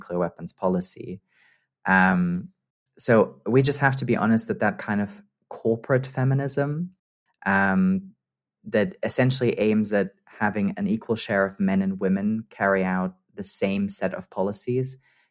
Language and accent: English; Hettstedt, Saxony-Anhalt, Germany; moved away as an adult; also born or lived in Vienna; I grew up in a tiny town in eastern Germany called Hettstedt. I was born and raised there. And then... that's where I lived until I was 18 years old, and I went to university in Vienna, in Austria.